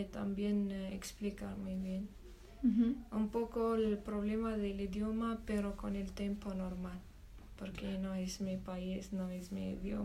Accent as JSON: {"language": "Spanish", "town": "Oujda", "region": "Oriental", "country": "Morocco", "second_language": "Spanish", "said": "Mi ciudad se llama Oujda, es cerca Nador."}